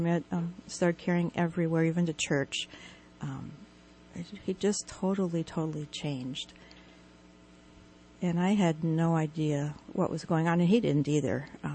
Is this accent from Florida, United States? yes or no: no; Redding, California, United States; I am from Reading, been here in Shasta County since I was 2 years old.